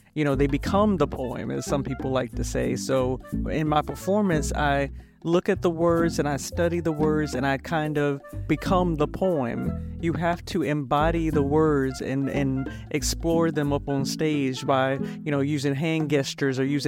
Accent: Augusta, Georgia, United States; now in Atlanta, United States; I chose to call Atlanta my home because I'm originally from Augusta, Georgia. That's about 2 hours down I-20.

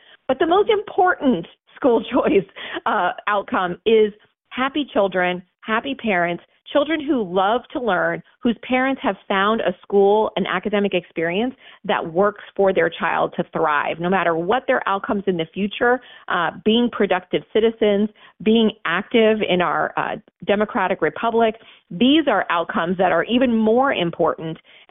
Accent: Florida, United States; And that has actually been proven out in my home state of Florida over the last 25 years, where we've had school choice.

